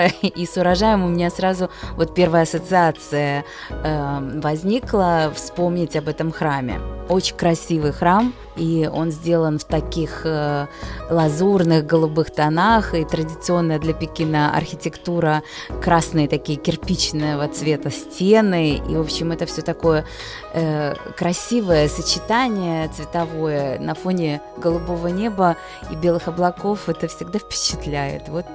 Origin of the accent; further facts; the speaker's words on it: Belarus; мы, славяне, например, я родом из Беларуси